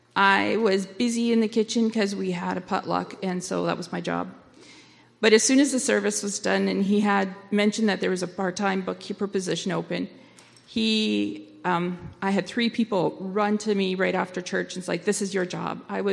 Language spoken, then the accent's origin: English; Blumenort, Manitoba, Canada; I grew up in Blumenort. Some of you are going to recognize me from there.